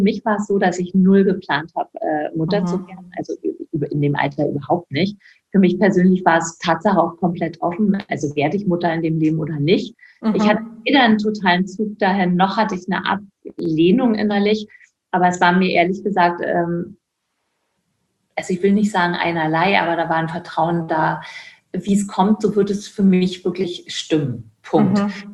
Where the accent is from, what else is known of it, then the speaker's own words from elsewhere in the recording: Caucasus, Russia; now in Germany; Weil also Russland und Kaukasien, da wo ich herkomme, ist wirklich sehr verschieden von Deutschland.